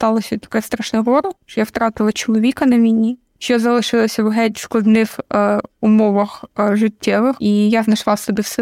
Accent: Donetsk Oblast, Ukraine; born there; Я народилася на Донеччині.

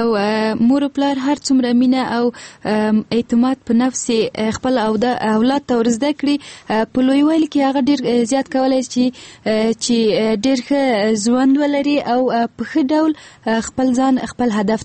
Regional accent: Ghazni, Afghanistan; زه د غزنی ولایت يم د اندړو د بلسوالینه.

